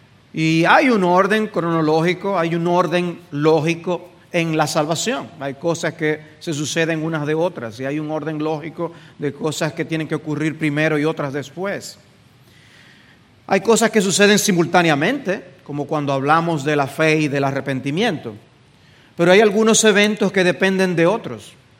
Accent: Dominican Republic; para nosotros como dominicanos, latinos, el hablar de una cena a mediodía es raro

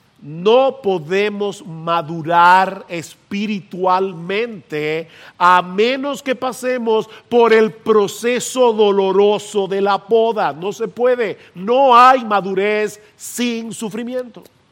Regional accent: San Juan de la Maguana, San Juan, Dominican Republic; also born or lived in Santo Domingo; En las dos casas donde yo viví, tanto en mi niñez en San Juan de la Maguana como aquí en la capital durante mi adolescencia

